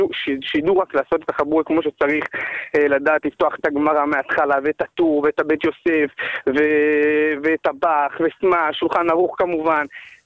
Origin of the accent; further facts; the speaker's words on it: Tel Aviv, Tel Aviv District, Israel; אני גדלתי כבחור ישיבה בתל אביב